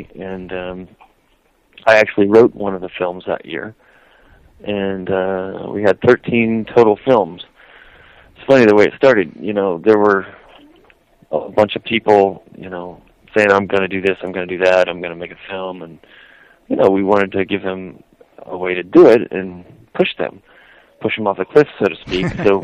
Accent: Ohio, United States; turned out they were from my hometown church, 2,500 miles away in Ohio.

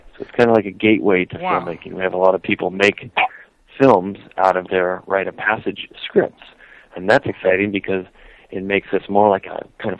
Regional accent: Ohio, United States; turned out they were from my hometown church, 2,500 miles away in Ohio.

